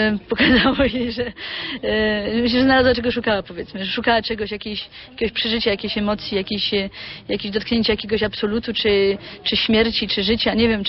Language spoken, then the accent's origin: Polish; France; Ja się wychowałam we Francji.